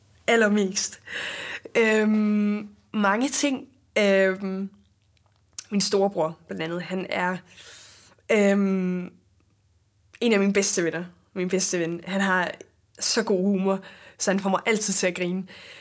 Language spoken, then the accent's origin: Danish; Mariager, North Denmark Region, Denmark; Urtekram ligger jo i Maja, som er min hjemby